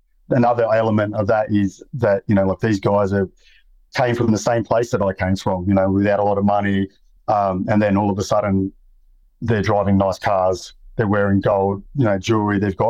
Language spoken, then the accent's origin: English; New South Wales, Australia; I grew up in Western Sydney. violence is common in the area.